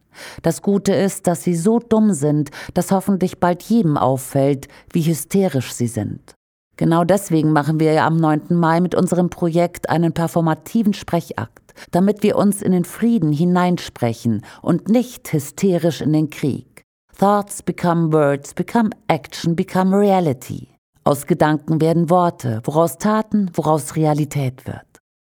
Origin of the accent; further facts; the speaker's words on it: North Rhine-Westphalia, Germany; born there; Ich bin in der Nähe von Köln geboren.